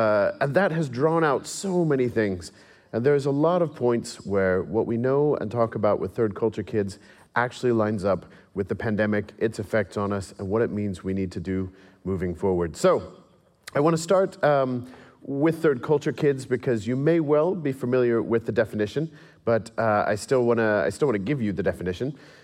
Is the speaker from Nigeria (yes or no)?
no; England, United Kingdom; accent: English; because I learned this accent much later on in life. My natural accent is English